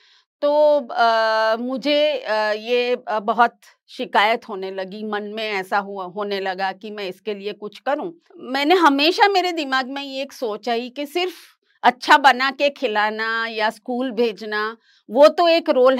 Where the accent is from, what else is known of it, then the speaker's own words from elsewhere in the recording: Ahmedabad, Gujarat, India; मैं अहमदाबाद गुजरात में पैदा हुई और बचपन तो वैसे ही हंसते खेलते गुजर गया। जो मेरे पिताजी थे वो अहमदाबाद के इंडियन इंस्टीट्यूट ऑफ मैनेजमेंट में प्रोफेसर थे और माताजी थी वो शिक्षिका थी, तो घर में तो एक मध्यम वर्ग का माहौल था।